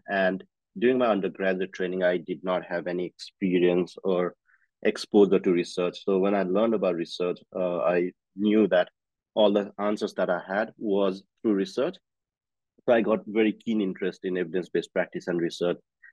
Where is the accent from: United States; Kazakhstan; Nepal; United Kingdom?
Nepal; also born or lived in India; I am originally from Nepal. And I studied physiotherapy in India.